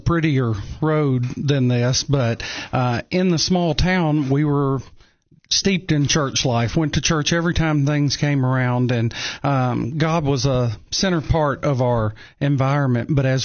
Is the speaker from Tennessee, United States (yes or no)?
yes; Tennessee, United States; also born or lived in Nashville; I grew up in West Tennessee in the cotton fields, growing up in the country. And when we were about, I guess I was 10 years old, we moved to Nashville.